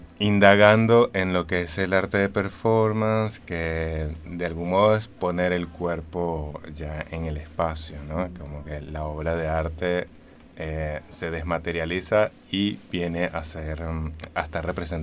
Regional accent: Venezuela; moved away as an adult; now in Buenos Aires, Argentina; siempre en la calle me preguntan si soy colombiano, porque... tienden a confundir los acentos por esos lares, pero soy venezolano en realidad.

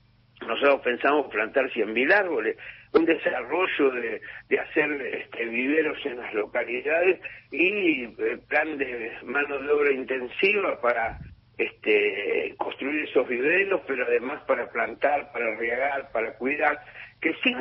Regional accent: Lanús, Buenos Aires Province, Argentina; Nosotros cuatro nacimos en Lanús, vivimos en Lanús, tenemos esa historia

